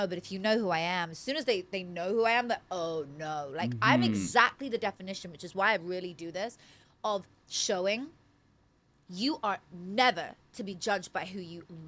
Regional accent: South East England, United Kingdom; I grew up in Oxfordshire, where Oxford University is.

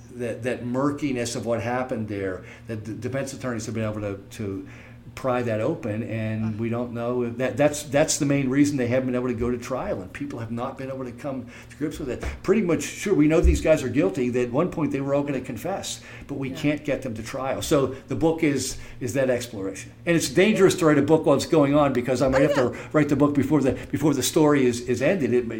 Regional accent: Pittsburgh, Pennsylvania, United States; I grew up in Pittsburgh and lived in Pittsburgh, and it was close.

